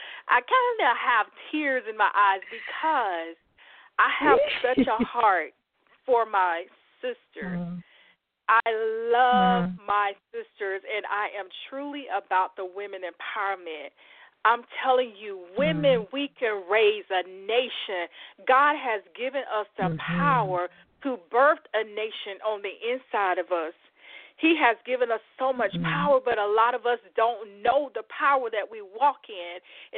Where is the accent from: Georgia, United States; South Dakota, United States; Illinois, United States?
Georgia, United States; Cordele; Cordele is my hometown. That's where I was born and raised, which is, for many that's listening in, is south of Atlanta, 75 South.